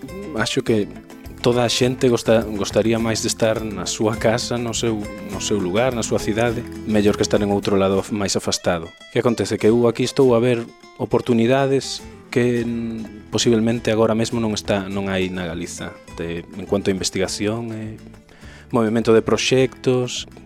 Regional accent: Lugo, Galicia, Spain; now in Braga, Portugal; Teño 30 anos, levo aquí xa 3 anos, polo tanto estou no meu cuarto ano de doutoramento e veño de Lucus Augusti para Carogusta, sempre en cidades romanas.

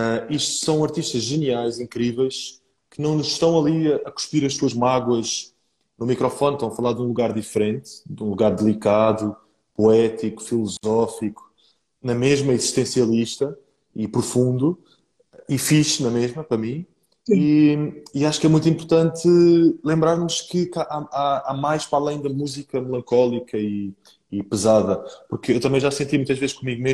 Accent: Portugal

